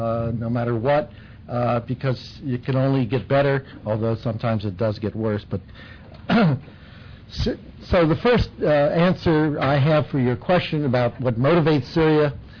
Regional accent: United States; I'm an American citizen concerned about American positions in the world

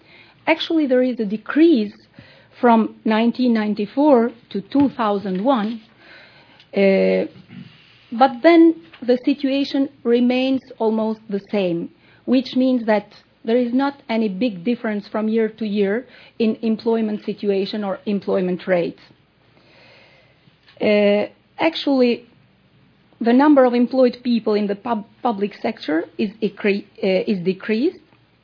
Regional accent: Shkodra, Shkodër County, Albania; which exists especially in northern Albania, where I come from, because I come from Shkodra, which is situated in northern Albania.

